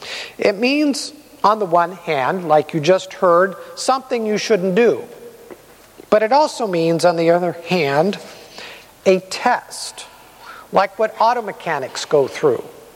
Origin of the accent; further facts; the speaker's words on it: California, United States; I grew up in California. I like the dryness.